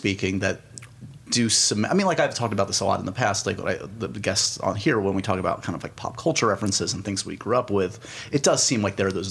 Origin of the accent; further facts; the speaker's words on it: New York, United States; like I grew up here in New York